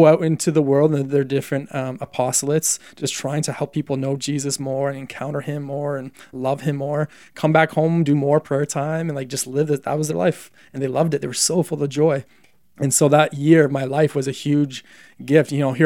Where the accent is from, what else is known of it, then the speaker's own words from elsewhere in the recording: Canada; And keep in mind, as a Canadian, it was a big ask.